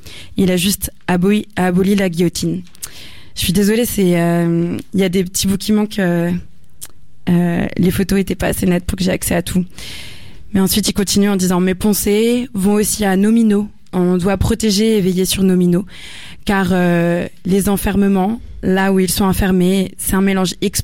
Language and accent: French; France; ce si beau pays qu'est le mien, la France. Mais parfois j'ai honte de dire que je suis français.